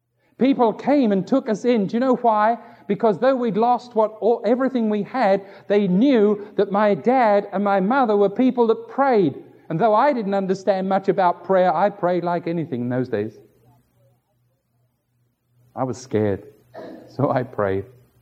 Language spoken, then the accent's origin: English; London, United Kingdom; I grew up in London.